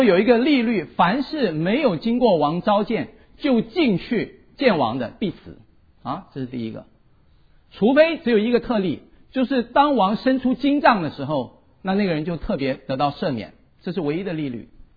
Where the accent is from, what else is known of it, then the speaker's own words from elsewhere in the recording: Taiwan; accent: Taiwanese; 现在你们要以基督的爱忍受我的台湾腔国语。